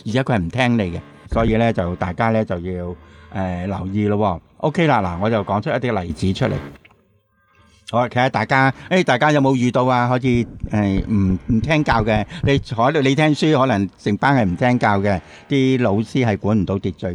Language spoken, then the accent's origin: Cantonese; China; 我觉得应该始终唔单止我哋系中国人啊